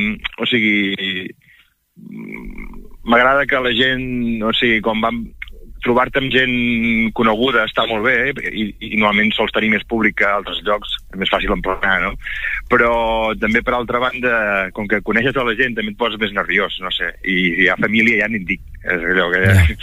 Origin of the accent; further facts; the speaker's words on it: La Bisbal d'Empordà, Catalonia, Spain; era a la Bisbal, el meu poble.